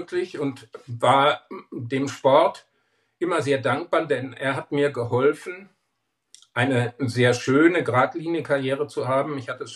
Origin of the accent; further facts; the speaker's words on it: Bad Eilsen, Lower Saxony, Germany; also born or lived in Hagen / Hanover / Braunschweig; Aber dort war ich nur 7 Jahre und dann gingen wir nach Niedersachsen, Hannover, Braunschweig und dann Bad Eilsen in der Nähe von Bückeburg. Dort habe ich mein Abitur gemacht und fühle mich eigentlich so als Niedersachse, als vielleicht auch Abkömmling des Weserberglands.